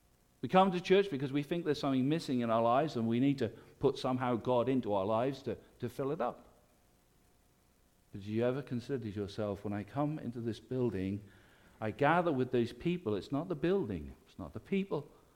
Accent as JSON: {"language": "English", "region": "the north of England", "country": "United Kingdom", "said": "I'm coming from the North England"}